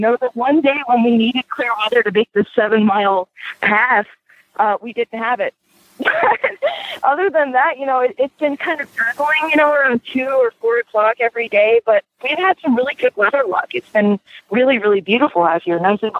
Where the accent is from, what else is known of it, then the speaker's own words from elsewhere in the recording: Houston, Texas, United States; I'm from Houston, Texas, which is at zero sea level.